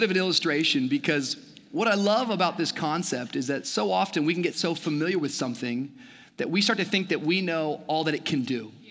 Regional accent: Washington, United States; now in Miami, United States; When I first moved to Miami, there was lots of adjustments and lots of changes. I grew up in the Pacific Northwest.

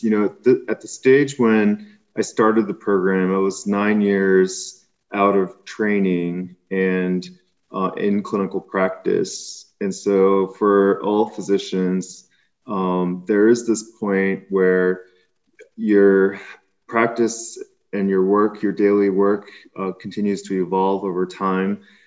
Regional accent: Burtonsville, Maryland, United States; also born or lived in Boston; I grew up in Silver Spring in Burtonsville, Maryland, which is Eastern Montgomery County. And then I pursued medical training and studies in Boston

